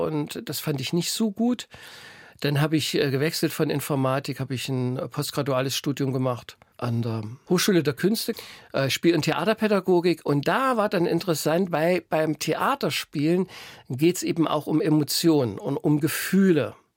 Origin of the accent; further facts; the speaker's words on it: Germany; ich bin groß geworden in der DDR in einem katholischen Kinderheim. Da war ich 12 Jahre mit meinen Brüdern.